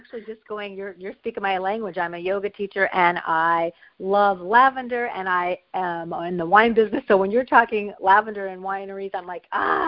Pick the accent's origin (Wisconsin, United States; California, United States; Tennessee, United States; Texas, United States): California, United States; Los Angeles; I found out that she's from my hometown. She's from California as well, the Los Angeles area.